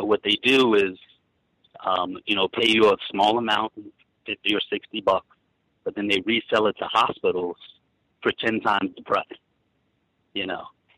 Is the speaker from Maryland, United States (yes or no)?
no; New York City, New York, United States; now in Delaware, United States; I stay in Delaware now, but I grew up in New York City.